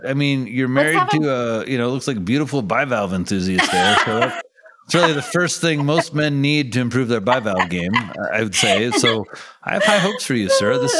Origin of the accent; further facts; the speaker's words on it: United States; I grew up in Crawford County, where we were the wolf pack.